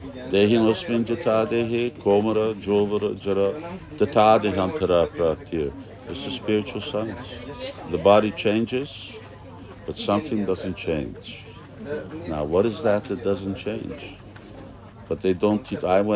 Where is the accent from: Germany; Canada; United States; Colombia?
Canada; now in Hungary; Hungary is not always the easiest place. I grew up in Canada. That's an easy place.